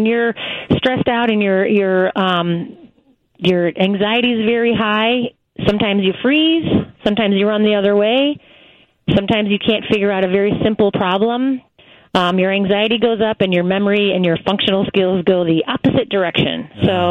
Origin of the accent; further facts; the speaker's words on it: LaGrange Park, Illinois, United States; Thank you. And I'm from LaGrange Park.